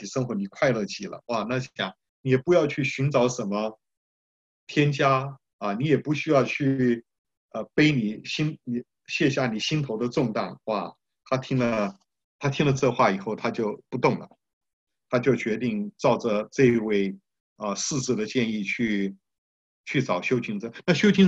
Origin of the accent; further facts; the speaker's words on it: China; 我们中国人自古来说